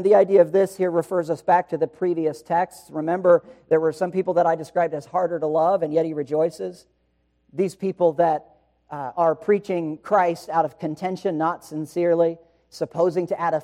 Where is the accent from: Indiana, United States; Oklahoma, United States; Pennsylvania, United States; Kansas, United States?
Indiana, United States; And we are from Indiana, our family is, and so we would watch the Indiana Pacers a lot.